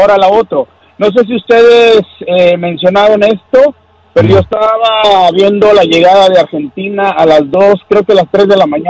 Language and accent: Spanish; Los Angeles, California, United States; No soy de Montebello, soy de Los Ángeles